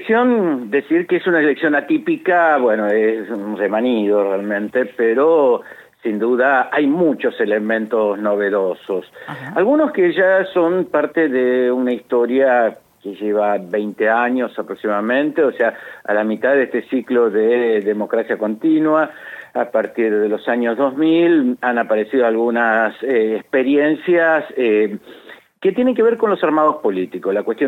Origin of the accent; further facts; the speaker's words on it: La Plata, Buenos Aires Province, Argentina; now in Neuquén, Argentina; Sí, yo soy platense, pero ya con 30 y tantos años aquí en Neuquén. Sí. Así que, bueno, ya, ya digamos, con una vida hecha aquí en Neuquén.